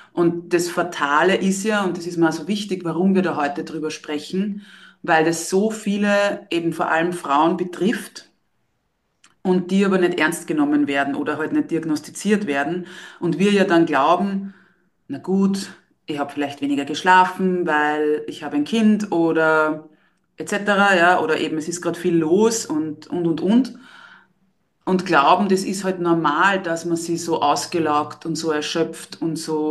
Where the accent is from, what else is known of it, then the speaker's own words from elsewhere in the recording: Lower Austria, Austria; wie man so schön bei uns in Niederösterreich sagt